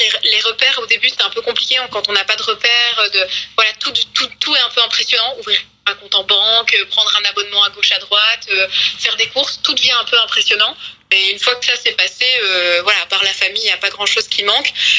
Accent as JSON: {"language": "French", "town": "Brussels", "region": "Brussels-Capital Region", "country": "Belgium", "said": "je viens de Bruxelles, moi je suis une citadine."}